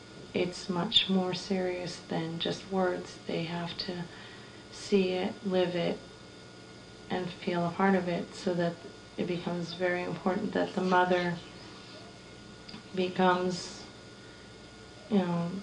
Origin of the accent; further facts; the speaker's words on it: United States; born there; I'm American born, having married my husband from Algeria.